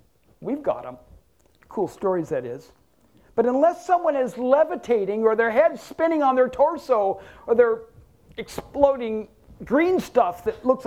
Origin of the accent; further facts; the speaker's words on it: United States; I am an American, and I do own guns